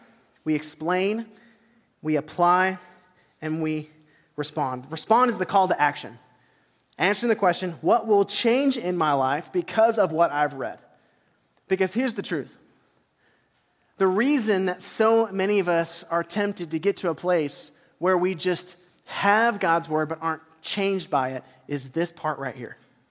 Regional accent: Sherman, Texas, United States; I was raised in Sherman, kind of the Texoma area, and I always learned it this way. This may be the Grayson County version of this verse

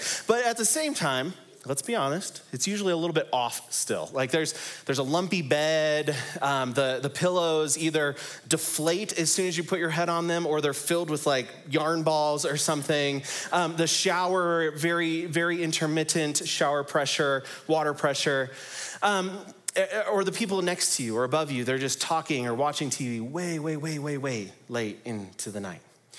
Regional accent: Chicago, Illinois, United States; I'm one of the pastors here, and I am originally from Chicago, which is very exciting.

